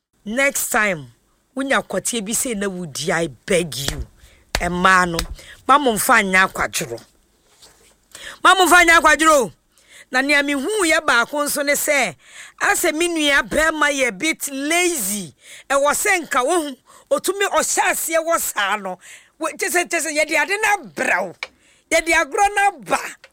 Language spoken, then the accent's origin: English; Ghana; And then being a Ghanaian